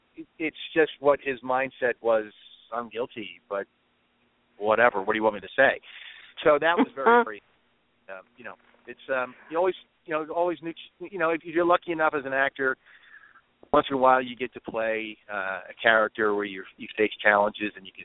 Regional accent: Philadelphia, Pennsylvania, United States; Philadelphia Eagles. Born and raised in Philadelphia.

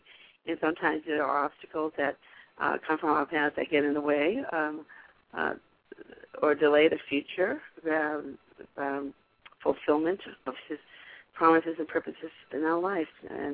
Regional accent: New England, United States; we're from the New England area.

